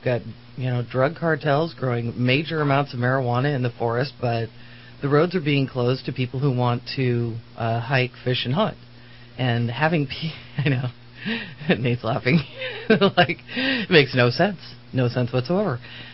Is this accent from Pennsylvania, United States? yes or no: no; Connecticut, United States; I had a friend growing up in Connecticut